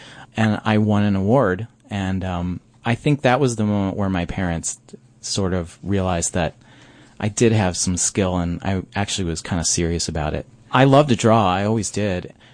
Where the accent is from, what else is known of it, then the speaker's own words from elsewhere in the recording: Buffalo, New York, United States; also born or lived in Grand Island; growing up in Buffalo and Grand Island, like, I knew for myself personally, like, I just needed to leave.